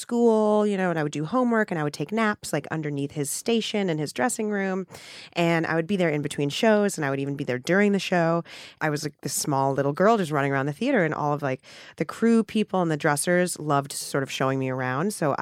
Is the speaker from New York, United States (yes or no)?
yes; New York City, New York, United States; I grew up in Hell's Kitchen in Midtown Manhattan. So I was literally immersed in it because I would walk out of my front door and, you know, I'd be in Times Square, basically.